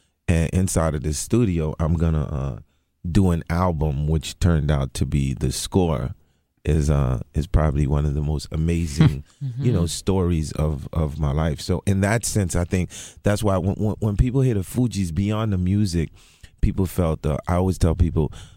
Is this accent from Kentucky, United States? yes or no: no; Brooklyn, New York, United States; I'm more interested in the blindfold thing because I'm from Brooklyn.